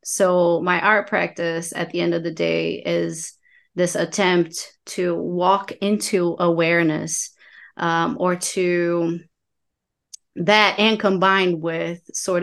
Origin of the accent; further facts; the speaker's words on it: Brazil; moved away as an adult; now in United States; I come from Brazil. I lived there most of my life and into adult life, and find myself in the United States now